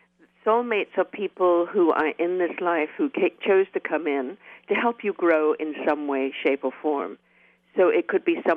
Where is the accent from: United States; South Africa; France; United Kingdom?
United Kingdom; England; moved away as an adult; now in Canada; I started off as a journalist in England and then came to Canada and was a journalist. But growing up in England